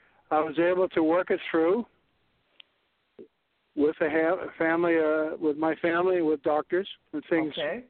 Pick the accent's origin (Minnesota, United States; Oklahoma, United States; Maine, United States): Maine, United States; I'm mean and ornery. I'm from Maine.